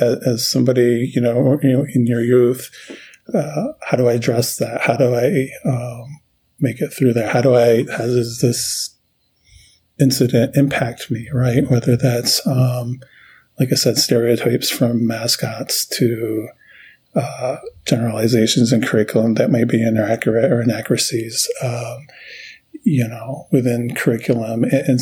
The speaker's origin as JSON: {"language": "English", "town": "Haslett", "region": "Michigan", "country": "United States", "tie": "born or raised there", "said": "I grew up in Haslett, Michigan, which is a suburb of Lansing, in an urban area. I didn't grow up on the reservation"}